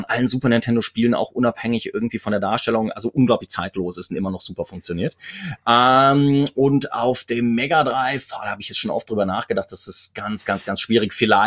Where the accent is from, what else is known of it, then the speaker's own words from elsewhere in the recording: Mainz, Rhineland-Palatinate, Germany; also born or lived in Cologne; Ich bin gebürtiger Kölner in Mainz aufgewachsen